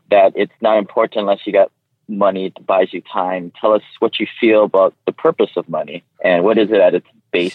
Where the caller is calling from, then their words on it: Honolulu, Hawaii, United States; The Honolulu.